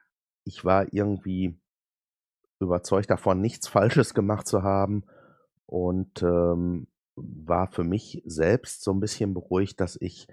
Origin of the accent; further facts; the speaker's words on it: Duisburg, North Rhine-Westphalia, Germany; bin ich dann die 230, 240 Kilometer da in meinen alten Heimatort ins Ruhrgebiet gefahren, nach Duisburg